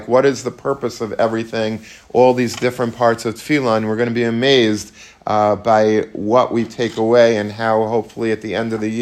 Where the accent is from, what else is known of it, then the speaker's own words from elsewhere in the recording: Long Beach, New York, United States; And I went to Hebrew Academy of Long Beach, and he was a Rebbe from, and I lived in Long Beach, I grew up in Long Beach